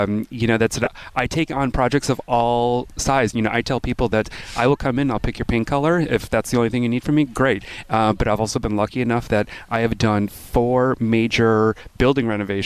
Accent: Buffalo, New York, United States; moved away as an adult; also born or lived in Los Angeles / Minneapolis / Philadelphia; grew up in Buffalo. I left for a couple decades. I had a whole life in the corporate world.

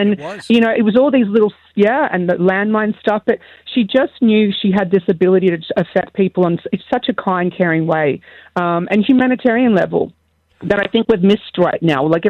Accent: Australia; I was fortunate enough to have met Princess Diana myself as a 12-year-old growing up in Australia.

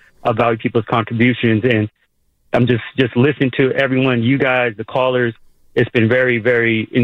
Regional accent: California, United States; I'm 42 years old, so, you know, born and raised in the Bay

